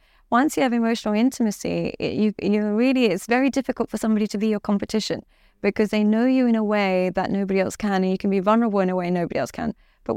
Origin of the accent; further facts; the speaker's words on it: Dubai, United Arab Emirates; now in London, United Kingdom; because I come from Dubai and I live in London and stuff like